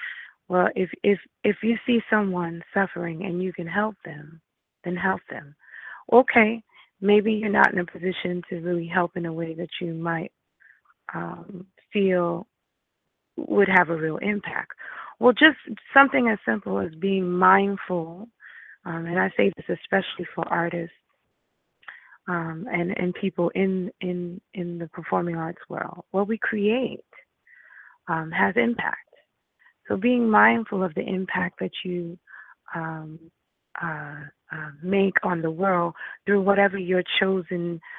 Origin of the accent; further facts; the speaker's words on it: New York City, New York, United States; as a African-American woman growing up in New York City